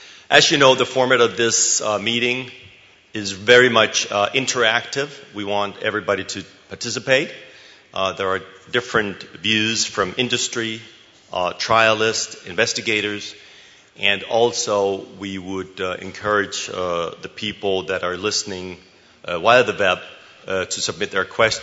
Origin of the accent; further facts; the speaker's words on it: Copenhagen, Capital Region of Denmark, Denmark; from Copenhagen, and it's a pleasure to co-chair this session